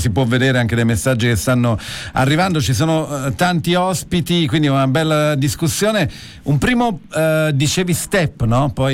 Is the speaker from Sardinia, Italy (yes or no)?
no; Salerno, Campania, Italy; io penso ad esempio sono di Salerno